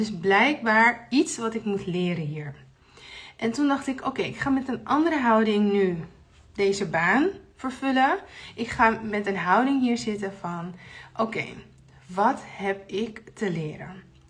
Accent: Haarlem, North Holland, Netherlands; born there; die voor het eerst terug verhuisd naar Haarlem, mijn geboortestad. Want ik kon niet aarden in Den Haag.

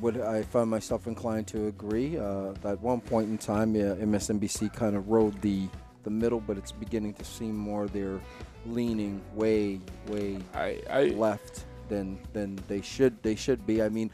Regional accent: Massachusetts, United States; I come from Massachusetts

